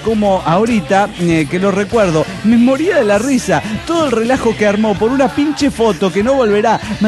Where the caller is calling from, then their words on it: Atlanta, Georgia, United States; de Atlanta, Georgia.